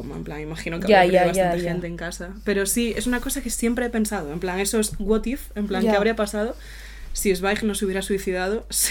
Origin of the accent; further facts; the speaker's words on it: Galicia, Spain; En mi pueblo también era mítica noticia del verano. Porque además en Galicia se planta muchísimo, muchísimo, muchísimo maíz.